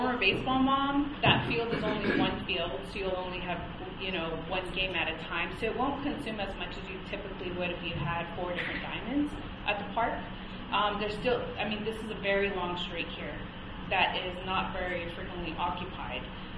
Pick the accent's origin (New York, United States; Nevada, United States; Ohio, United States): Nevada, United States; I'm from Clark County, we're property manager.